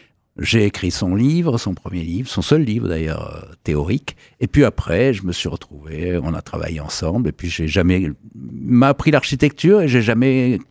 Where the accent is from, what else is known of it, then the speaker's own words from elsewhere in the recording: Marseille, Provence-Alpes-Côte d'Azur, France; now in Nancy, France; J'habite Nancy, pas depuis toujours, parce que je suis, vous allez l'entendre, je suis un peu marseillais, je suis marseillais d'origine, mais j'habite Nancy depuis une dizaine d'années.